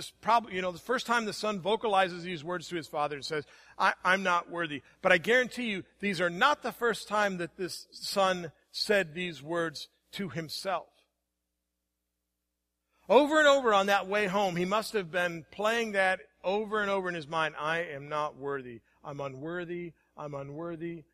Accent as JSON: {"language": "English", "region": "Indiana", "country": "United States", "tie": "born or raised there", "said": "Growing up in Indiana in the little church where I grew up, we sang the hymns, right?"}